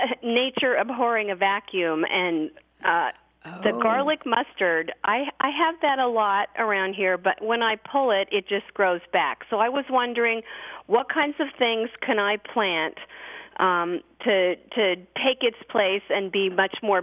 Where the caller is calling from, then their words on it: Lambertville, New Jersey, United States; I live just outside of Lambertville, New Jersey